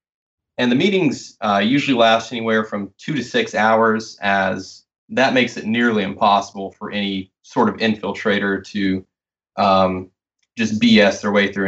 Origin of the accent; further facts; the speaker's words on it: the South, United States; I grew up in the South, and so I always knew a bit about HBD